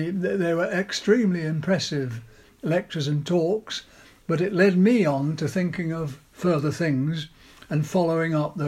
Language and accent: English; Barnsley, Yorkshire and the Humber, United Kingdom; I was brought up in Barnsley, South Yorkshire, not far from what is called Wentworth Castle